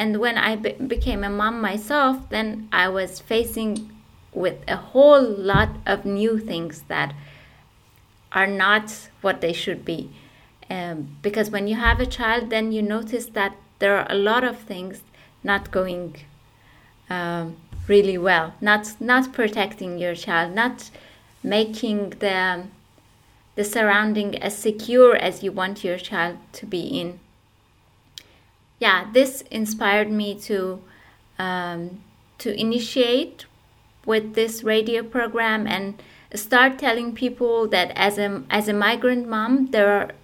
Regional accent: Iran; English is a second language; And also growing up in Iran, I faced a lot of violence, and political oppression was the first thing that you would encounter

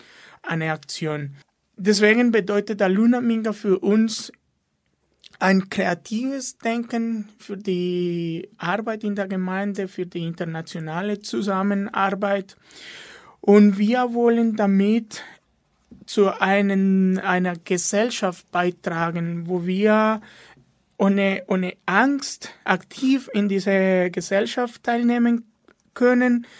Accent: Colombia; now in Munich, Germany; Ich bin ursprünglich aus Kolumbien, wohne hier in München seit 11 Jahren jetzt.

